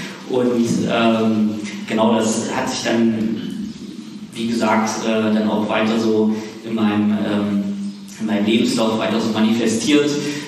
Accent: Thuringia, Germany; Und wir Eichsfelder sind ja nicht nur für unseren Glauben bekannt und für unsere gute Wurst, sondern eben auch dafür, dass wir sehr heimatverbunden sind.

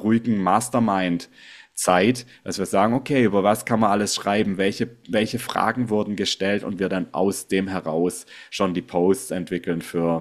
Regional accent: Southwest Germany, Germany; Ich komme aus dem Südwesten in Deutschland

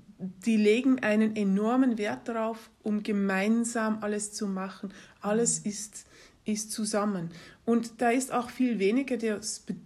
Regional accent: Netherlands; German is a second language; Also meine Eltern sind holländisch und also ich bin in Holland groß geworden und habe die Familien dort gesehen.

